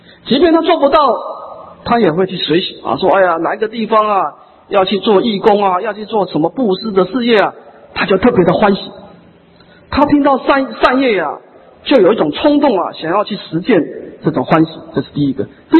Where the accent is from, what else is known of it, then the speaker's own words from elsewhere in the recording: Taiwan; 我们台湾人是很有慈悲心啊